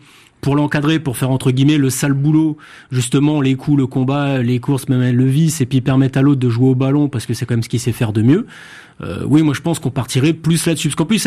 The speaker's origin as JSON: {"language": "French", "region": "Hauts-de-France", "country": "France", "accent": "Picard", "said": "Voilà, avec mon accent picard."}